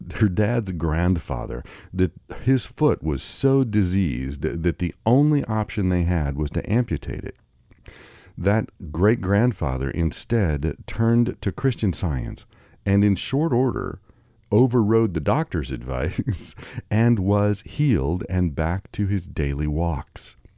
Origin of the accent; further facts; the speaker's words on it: Kansas City, Missouri, United States; I grew up in Kansas City and went to school at Wash U in St. Louis.